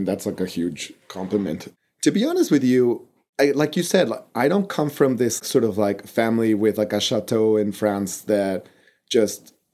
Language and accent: English; Mexico City, Mexico; English is a second language